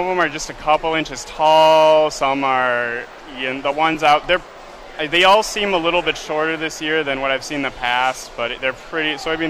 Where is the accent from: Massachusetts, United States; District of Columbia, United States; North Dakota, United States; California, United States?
North Dakota, United States; Carrington; I'm originally from Carrington, North Dakota.